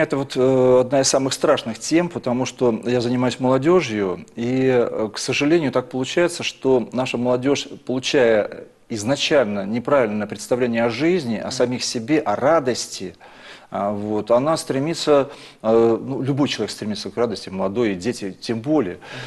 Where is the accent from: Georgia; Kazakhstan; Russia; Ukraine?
Georgia; Я сам грузин, и не представляю себе, что такое застолье без каких-то добрых слов, без тостов.